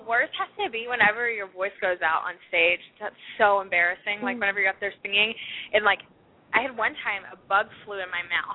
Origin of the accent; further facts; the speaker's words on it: Louisiana, United States; I'm from Louisiana, and so whenever Katrina hit, a dog was walking around by our yard